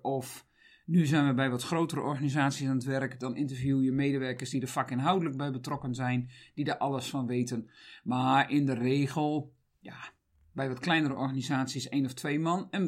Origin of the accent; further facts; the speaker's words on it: Groningen, Netherlands; En ik ben Groningse, ik ben erg nuchter.